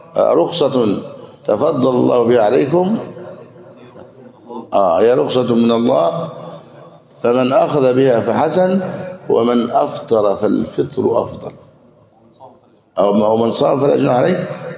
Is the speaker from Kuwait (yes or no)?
no; Egypt; يعني حفنتين من الرز اللي هو غالب قوت أهل بلدنا مصر.